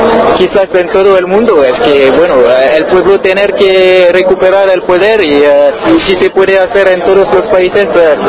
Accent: France; Spanish is a second language; now in Spain; porque soy de Francia, y antes de venir aquí

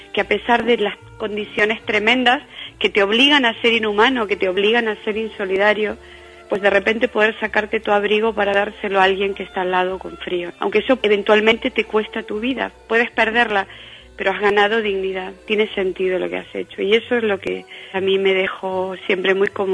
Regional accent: Argentina; Es una deuda con mi infancia en Argentina, un tema del que me había costado mucho escribir y hablar, que era mi infancia en la dictadura

